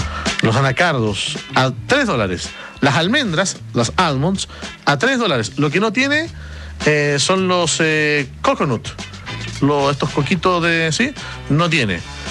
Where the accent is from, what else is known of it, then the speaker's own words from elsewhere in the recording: Temuco, Araucanía, Chile; de Temuco.